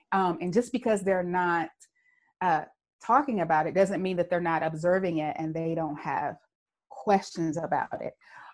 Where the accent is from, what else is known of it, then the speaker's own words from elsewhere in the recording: the South, United States; I inherited a particular set of tools to navigate as an African-American girl, you know, growing up in the South.